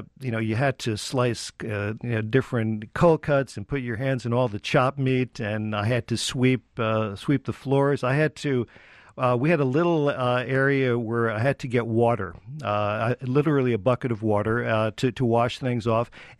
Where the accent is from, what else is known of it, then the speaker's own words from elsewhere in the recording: Perth Amboy, New Jersey, United States; Well, I grew up in Perth Amboy, New Jersey, which is across the Raritan Bay from Staten Island, New York, so just less than an hour outside of Manhattan.